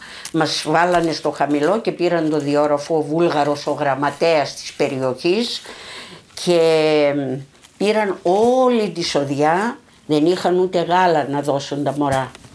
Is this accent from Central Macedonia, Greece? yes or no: yes; Palaio Kastro, Central Macedonia, Greece; born there; Γεννήθηκα στο Παλαιό Καστροσερών το 1940.